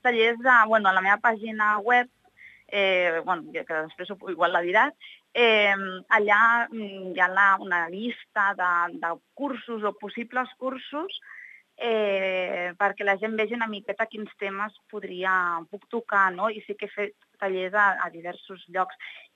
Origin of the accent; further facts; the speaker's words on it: Barcelona, Catalonia, Spain; now in Torrefarrera, Spain; jo soc de Barcelona, però visc a Torreferrera des de fa, doncs, uns 6 anys, més o menys, o 7 anys, i uns quants més que volto per Lleida.